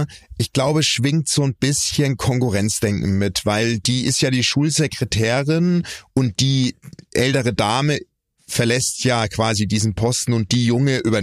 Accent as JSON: {"language": "German", "region": "Bavaria", "country": "Germany", "said": "Wir sind beide aus Franken und da ist man eins."}